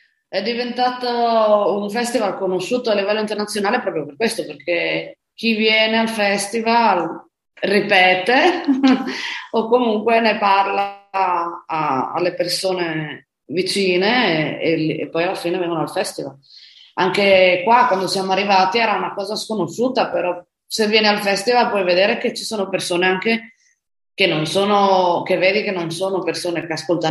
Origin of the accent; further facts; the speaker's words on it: Osopo, Friuli-Venezia Giulia, Italy; now in Spain; io mi sono spostata in Spagna